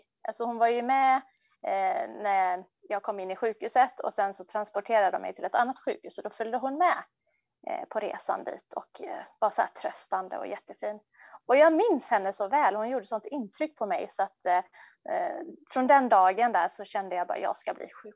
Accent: Gothenburg, Västra Götaland County, Sweden; Född och uppvuxen i Göteborg. Mina föräldrar kommer från Indien och de kom på 70-talet. Så att, jag och min bror, vi växte upp i Göteborg, i storstan där.

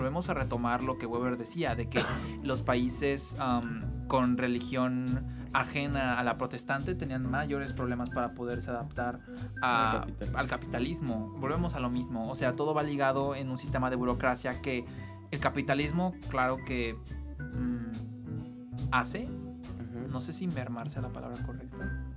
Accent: Mexico; no solamente porque somos generación Z, sino porque somos mexicanos

